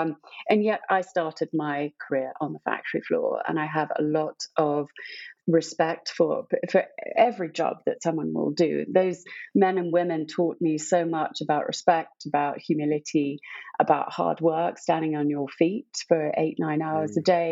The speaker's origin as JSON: {"language": "English", "region": "West Midlands", "country": "United Kingdom", "said": "So I'm from the Midlands originally in Warwickshire."}